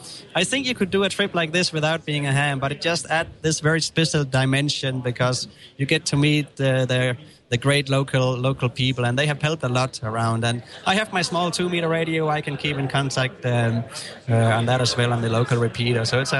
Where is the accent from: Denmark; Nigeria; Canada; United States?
Denmark; Copenhagen, Capital Region of Denmark; I started back home in my hometown, Copenhagen, in Denmark, and I made it across Europe.